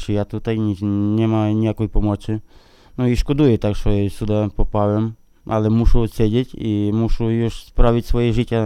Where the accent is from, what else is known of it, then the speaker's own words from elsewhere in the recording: Ternopil, Ternopil Oblast, Ukraine; Polish is a second language; now in Poland; bo sam pochodzę z Ternopolu